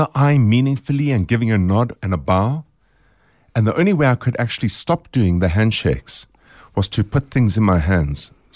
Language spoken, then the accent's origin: English; South Africa; the first thing you want to do as a South African is you put your hand out to shake someone's hand.